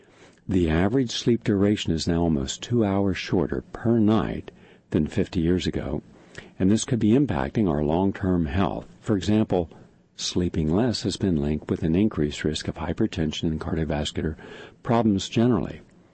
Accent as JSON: {"language": "English", "region": "the South", "country": "United States", "tie": "born or raised there", "said": "Where I grew up in the South, we were, as children, we were told, whether we liked it or not, more often not, we did not like it, to take a nap."}